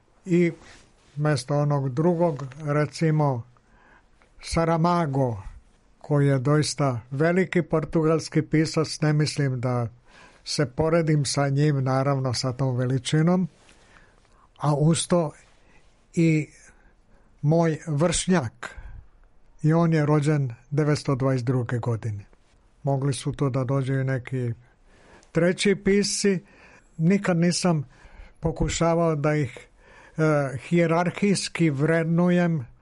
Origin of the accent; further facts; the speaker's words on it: Slavonski Brod, Brod-Posavina County, Croatia; ja sam imao detinjstva u Bosanskom Brodu prve tri godine, tamo sam se rodio, onda sljedećih 7 godina do 10. svoje godine u Slavonskom Brodu.